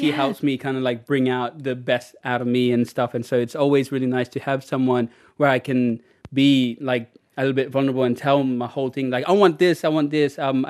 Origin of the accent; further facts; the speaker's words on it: Milingimbi, Northern Territory, Australia; they started dancing in remote community where I grew up in Millingenby and then like around it.